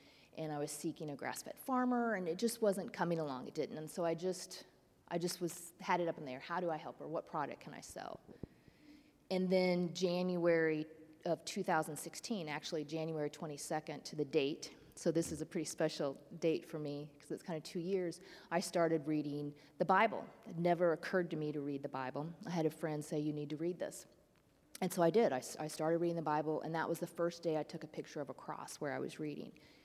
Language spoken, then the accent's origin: English; Springfield, Missouri, United States; now in Kansas City, United States; I grew up in Springfield, Missouri. I've lived in Kansas City about 18 years, and grew up with great parents and going to church.